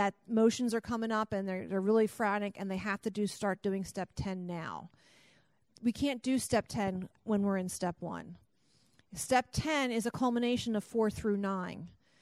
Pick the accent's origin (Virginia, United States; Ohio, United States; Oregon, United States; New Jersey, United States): New Jersey, United States; I'm a recovered compulsive overeater from South Jersey, so I'm from the South Jersey Intergroup.